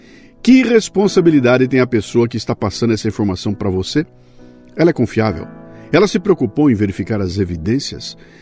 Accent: Bauru, São Paulo, Brazil; porque eu sou de Bauru e falo porta

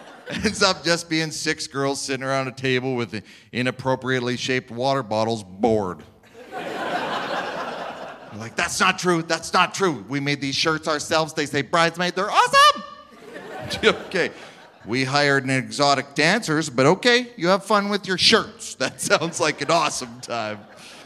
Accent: Saskatchewan, Canada; So, I come from Saskatchewan

